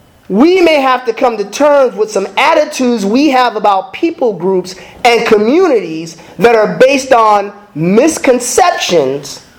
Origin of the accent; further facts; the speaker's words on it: San Francisco, California, United States; for a guy who was born and raised in San Francisco, where there's a large Asian population